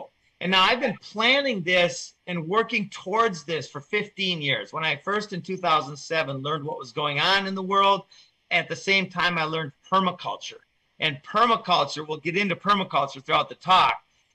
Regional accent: Minnesota, United States; So I grew up in Minnesota.

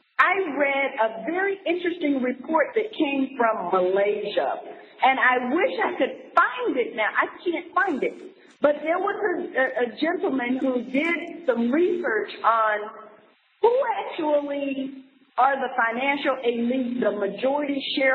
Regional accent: the South, United States; I'm a Southerner, right?

